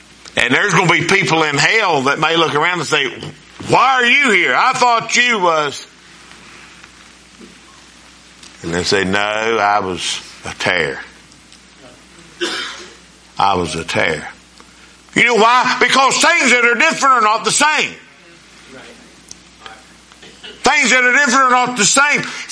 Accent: Winona, United States; I'm from Winona, and I got that figured out.

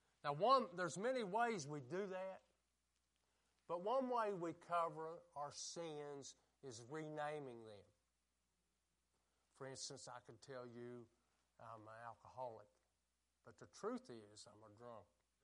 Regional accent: West Virginia, United States; I'm from West Virginia, and I know that much.

